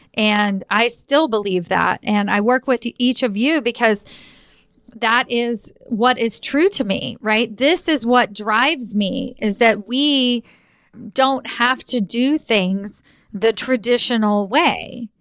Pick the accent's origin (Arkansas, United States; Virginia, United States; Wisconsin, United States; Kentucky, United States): Kentucky, United States; Louisville; And we're from Louisville, Kentucky. So UPS is really big there.